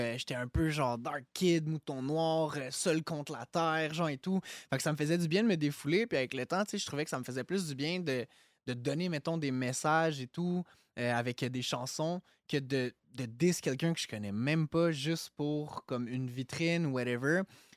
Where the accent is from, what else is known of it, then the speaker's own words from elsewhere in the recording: Anjou, Quebec, Canada; Ouais, ben, j'ai grandi à Anjou pas mal toute ma vie. Je suis né sur la rive sud, mais je suis parti... Ma mère a déménagé.